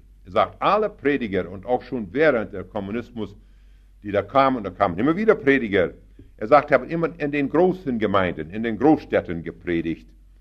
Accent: Canada; Ich sage, ich komme aus Kanada

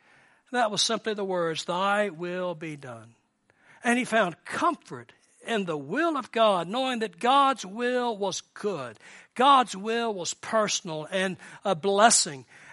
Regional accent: Dallas, Texas, United States; Now, I'm from Dallas, Texas in the United States, and Dallas is an interesting city.

